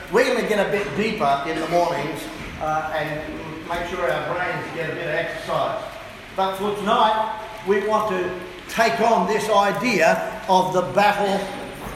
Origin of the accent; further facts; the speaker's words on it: Hobart, Tasmania, Australia; also born or lived in Brisbane; I come from Hobart in Tasmania, but I lived for 15 years in Brisbane, so I should acclimatise by about Friday morning.